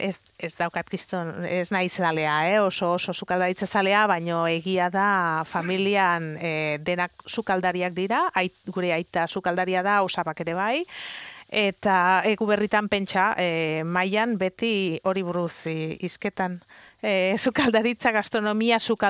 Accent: Barcelona, Catalonia, Spain; Familia maresmakoa da, baina azkenean hor bukatu genuen, eta ni hazi jaio nintzen Bartzelonan, eta hor ezin nintzen.

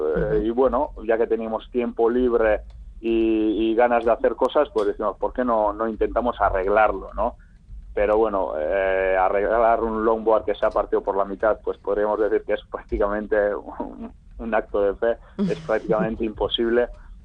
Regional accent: Lekeitio, Basque Country, Spain; Nosotros somos de Lekeitio, un pueblo pequeñito en la costa

